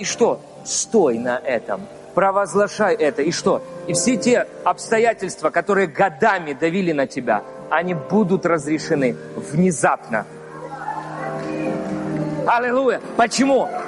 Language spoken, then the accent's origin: Russian; Donetsk, Donetsk Oblast, Ukraine; я вырос в Донецке, в Донецкой области. Кто знает, ну, я жил рядом с Инакиевым. Инакиево.